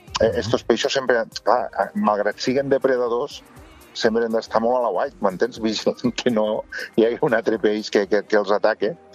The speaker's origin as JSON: {"language": "Catalan", "town": "Sant Carles de la Ràpita", "region": "Catalonia", "country": "Spain", "tie": "born or raised there", "said": "per exemple, al meu poble la ràpita sempre me'n fotem."}